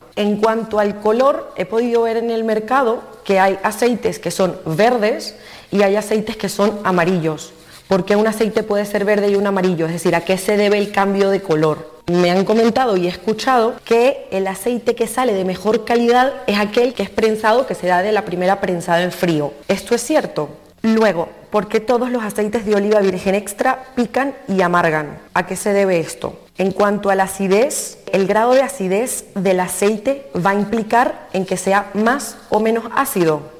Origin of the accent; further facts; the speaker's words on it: Venezuela; now in Spain; soy venezolana. Tengo alrededor de un año y medio viviendo aquí en España.